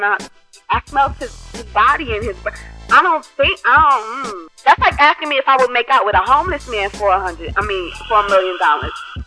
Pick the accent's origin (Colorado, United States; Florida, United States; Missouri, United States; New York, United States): New York, United States; New York City; She made me be ashamed that I'm from New York, but thank God I'm from New York City.